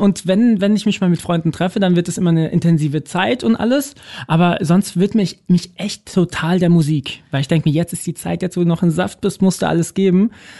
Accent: Munich, Bavaria, Germany; dann ziehen wir um nach München in meine Heimat.

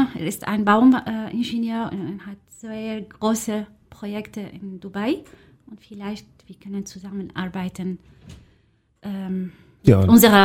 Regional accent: Damascus, Damascus Governorate, Syria; German is a second language; moved away; ich komme aus Damaskus, Syrien

